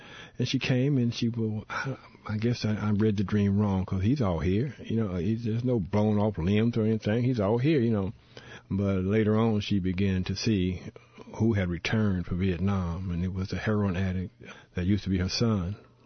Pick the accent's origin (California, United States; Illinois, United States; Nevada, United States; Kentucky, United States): Illinois, United States; Champaign; I said, "I'm from Champaign, Illinois." You know, I'm a little Champaign, little hick from Champaign, Urbana.